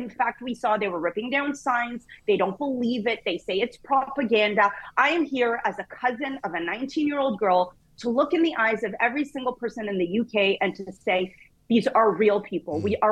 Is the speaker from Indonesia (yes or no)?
no; Canada; I grew up in Canada.